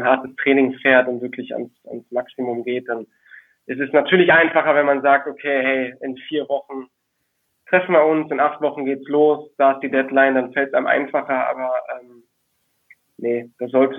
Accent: Düsseldorf, North Rhine-Westphalia, Germany; Und ich als Düsseldorfer, der eben auch mit Tradition groß geworden ist

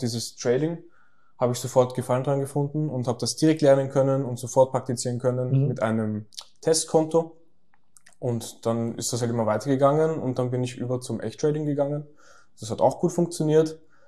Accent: Austria; Bei vielen ist halt die Frage nach dem Rentensystem bei uns in Österreich.

